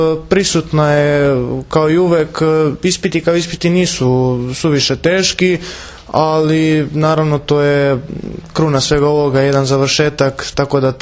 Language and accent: Serbian; Lazarevac, Belgrade, Serbia; dolazim iz Lazarevca, Šumadijska sam eparhija, imam 19 godina.